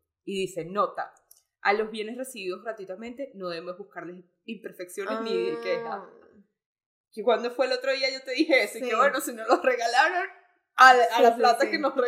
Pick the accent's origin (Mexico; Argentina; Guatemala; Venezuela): Venezuela; Ustedes saben que yo soy venezolana y que Elisa es colombiana.